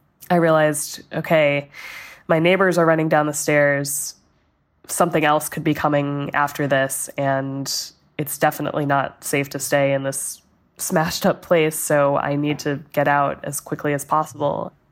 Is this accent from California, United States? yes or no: yes; California, United States; And I grew up in California, so I know what an earthquake feels like.